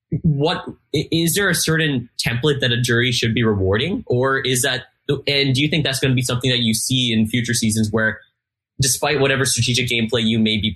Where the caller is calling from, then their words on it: Westchester, New York, United States; I'm calling from Westchester, New York.